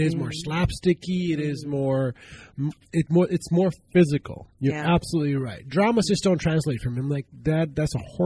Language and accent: English; India; I grew up in India, right? So my parents have these Indian channels